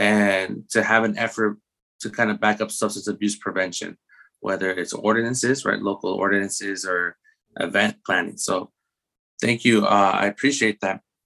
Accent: Guatemala; my background, you know, I'm from Guatemala, so Latinx background.

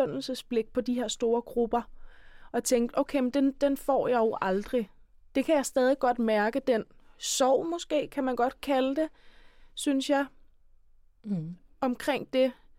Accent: Copenhagen, Capital Region, Denmark; nu er jeg selv fra Christianshavn og havde faktisk også gået på privatskolen, der ligger der.

